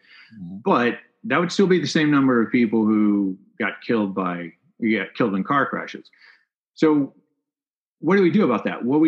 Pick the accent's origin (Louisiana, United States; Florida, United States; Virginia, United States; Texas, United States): Texas, United States; I grew up in Texas, joined the military right out of high school, became a Navy SEAL